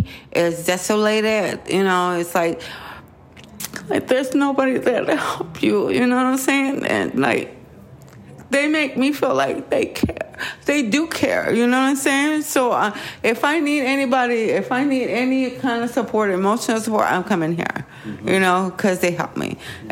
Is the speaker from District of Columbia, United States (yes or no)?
no; Bronx, New York, United States; also born or lived in Baltimore / Palm Desert; I'm from the South Bronx, New York. You know, I was raised by my grandmother and then moved to Baltimore, Maryland, ended up in California. I did great in Palm Desert, was out there for 18 years, had a place, everything.